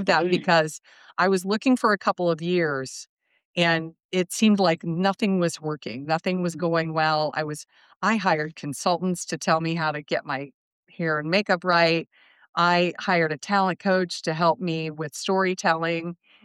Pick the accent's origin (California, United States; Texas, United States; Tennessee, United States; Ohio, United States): Ohio, United States; Sidney; also born or lived in Columbus; because I was born in Columbus and I had a lot of family there, but I grew up in Sydney, Ohio, and came down here for Reds games.